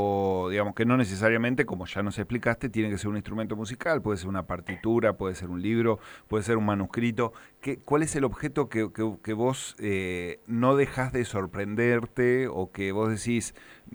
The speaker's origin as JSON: {"language": "Spanish", "town": "La Plata", "region": "Buenos Aires Province", "country": "Argentina", "said": "todos tenemos mucho que aprender y conocer de nuestra ciudad de La Plata."}